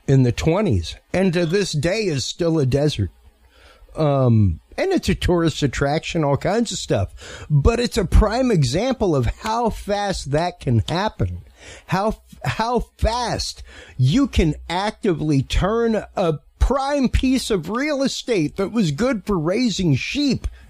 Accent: Texas, United States; also born or lived in Maine; I am from Texas, but I lived in Maine for 5 years of my life.

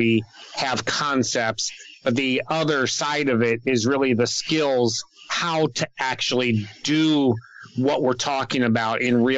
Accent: Washington, District of Columbia, United States; born there; I was born in Washington, D.C.

